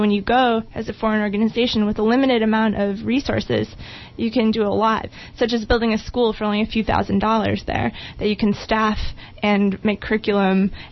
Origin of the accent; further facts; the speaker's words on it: Chicago, Illinois, United States; I grew up in Chicago, and I never, you know, went camping or anything when I was a kid